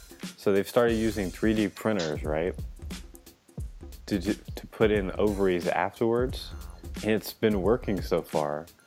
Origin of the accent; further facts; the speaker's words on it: Oklahoma, United States; For everyone that doesn't know, we're from Oklahoma, and Lawton is a small, let's just call it a place in Oklahoma.